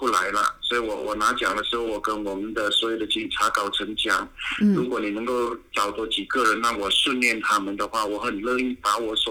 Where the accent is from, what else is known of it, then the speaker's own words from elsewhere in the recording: Malaysia; 马来西亚人会很多语言的。